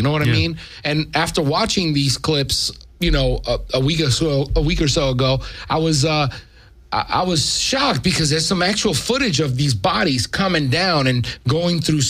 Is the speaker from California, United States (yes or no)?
no; New York, United States; I mean, I'm from New York. If you haven't gathered my my accent